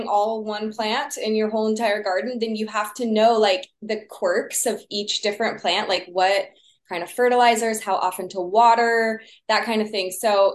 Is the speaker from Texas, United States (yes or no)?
yes; Texas, United States; I grew up in Texas, so very like fruitful summers.